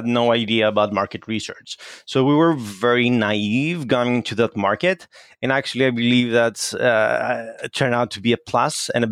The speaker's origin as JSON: {"language": "English", "region": "Attica", "country": "Greece", "tie": "born or raised there", "also_born_or_lived": "Athens, Greece / Germany", "second_language": "English", "said": "I'm Greek. I was born in Athens, Greece, and then moved to Germany until I was 5 years old, and then ended up to a small town 1 hour away from Athens."}